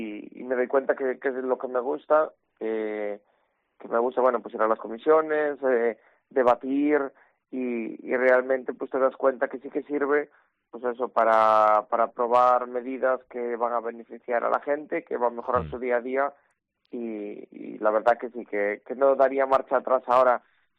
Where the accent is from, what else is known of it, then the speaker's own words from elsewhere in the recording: Vilagarcía de Arousa, Galicia, Spain; cuando va de vacaciones y le preguntan, ay, ¿de dónde sois? Por la gente le dicen Vila García.